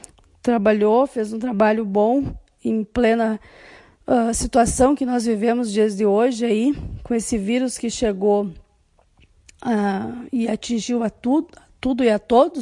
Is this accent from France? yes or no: no; Barros Cassal, Rio Grande do Sul, Brazil; natural de Barros Cassal, filha de agricultores, vim lá do interior, então, do Pontão do Ópio, interior de Barros Cassal.